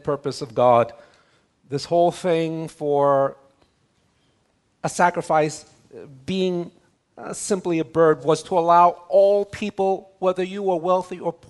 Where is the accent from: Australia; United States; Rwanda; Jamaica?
United States; New York City, New York; When I was growing up in New York City, I lived in Chinatown.